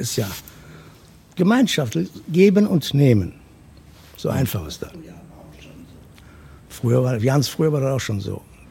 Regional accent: Cologne, North Rhine-Westphalia, Germany; also born or lived in Stendal; War ein halbes Jahr alt, wie ich nach Köln kam.

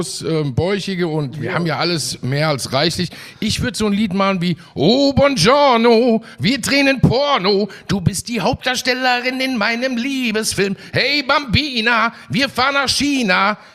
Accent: Hesse, Germany; Ich bin Hesse, ja klar.

